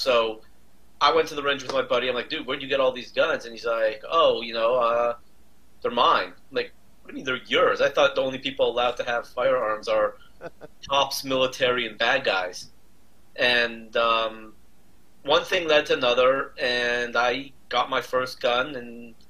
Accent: Los Angeles, California, United States; So I grew up in Los Angeles. And funny thing is, I grew up as a Jewish photographer in Los Angeles.

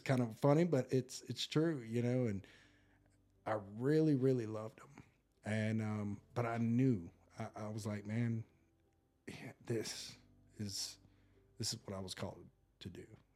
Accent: Tennessee, United States; these were liquors that I could only get from my hometown in Tennessee. Like, I went to Tennessee to get these.

